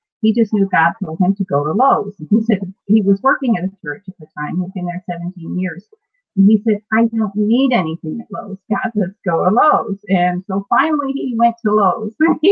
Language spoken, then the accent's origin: English; Pennsylvania, United States; moved away as an adult; now in Washington, D.C., United States; Originally, I am from Pennsylvania. I left there at 18 and went into the military, and then I ended up in Washington, D.C. And I stayed in D.C.